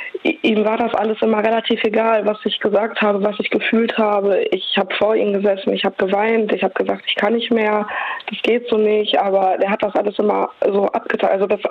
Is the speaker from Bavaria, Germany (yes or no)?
no; Duisburg, North Rhine-Westphalia, Germany; Ich komme aus Duisburg und ich bin 25, werde aber in der Woche 26.